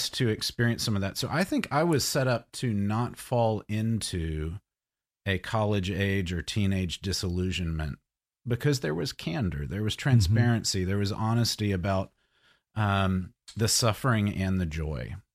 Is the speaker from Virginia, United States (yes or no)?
no; Mississippi, United States; I was born in Mississippi and born and raised in a great Christian home.